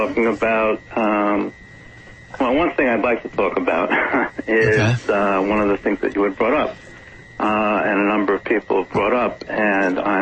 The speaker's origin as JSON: {"language": "English", "region": "New York", "country": "United States", "tie": "born or raised there", "said": "You know, I grew up in New York, working in my father's stores that he owned"}